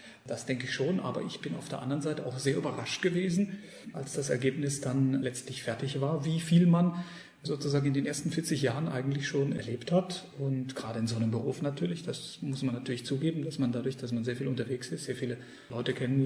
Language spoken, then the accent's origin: German; Germany; dass ich einfach als Deutscher, genauso wie meine Lehrer erwartet habe, dass ich eben eine typische deutsche helle Tenorstimme habe